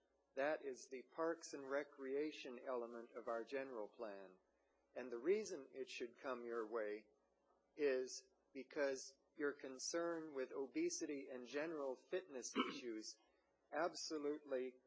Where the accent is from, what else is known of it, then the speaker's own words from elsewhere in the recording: Atascadero, California, United States; from Atascadero. I'm one of your constituents